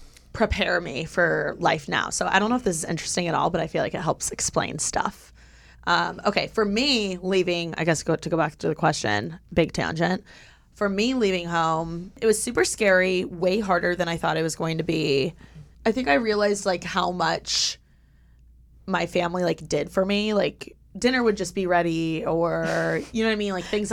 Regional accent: Indiana, United States; And I'm from Indiana, so I would fly to Detroit

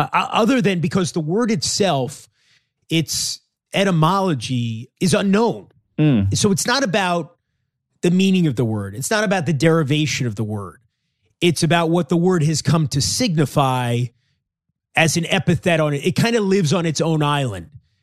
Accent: New York, United States; I am 53 years old. I grew up in New York. Obviously, a large Jewish population.

